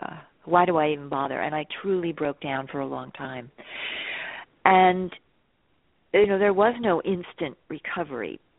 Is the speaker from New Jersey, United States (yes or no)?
yes; New Jersey, United States; I grew up in New Jersey in a wonderful community. There was a woods and fields behind where we lived.